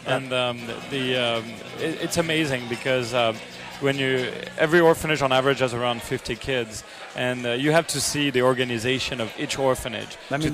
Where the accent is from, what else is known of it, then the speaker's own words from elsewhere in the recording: France; moved away as an adult; now in United States; I'm originally from France. I came to the United States 15 years ago